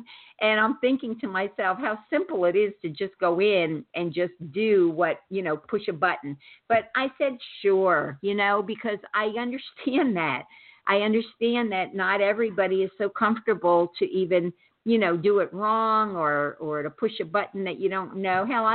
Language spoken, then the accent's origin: English; Kingston, New York, United States; born there; You know, I was born in Kingston, New York.